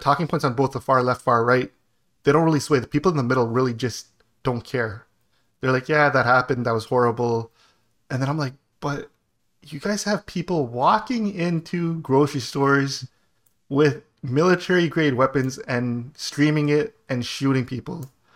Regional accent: Canada; this is so bizarre just being a Canadian coming in there because we can't even get BB guns at our Canadian Tire no more.

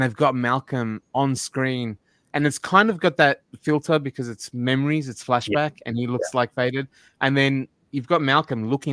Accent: Australia; like, as an Australian, I am fully aware of the reputation of Harvard and the Ivies and all that sort of thing

